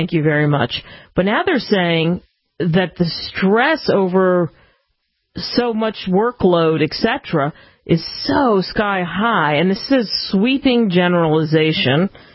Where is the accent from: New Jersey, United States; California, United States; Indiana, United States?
New Jersey, United States; Cherry Hill; as they would say back in my hometown of Cherry Hill, I'm slinging the hash just like the rest of you